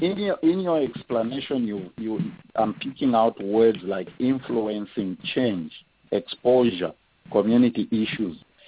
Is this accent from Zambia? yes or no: yes; Zambia; accent: Zambian; I'm sure you can all get that from my beautiful Zambian accent.